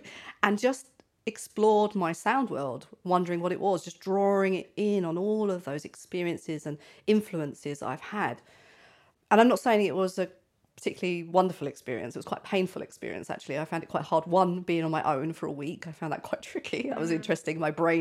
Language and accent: English; London, United Kingdom; I grew up in East London.